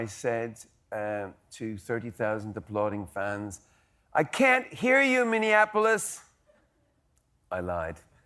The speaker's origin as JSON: {"language": "English", "country": "Ireland", "said": "Because, you know, we're Irish people, you can guilt us into with other people."}